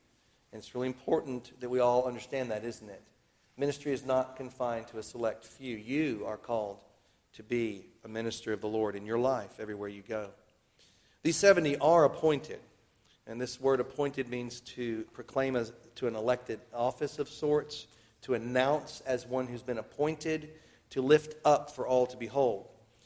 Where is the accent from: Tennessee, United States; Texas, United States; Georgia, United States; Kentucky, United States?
Tennessee, United States; I'm from Tennessee, so I've got to double-check my math.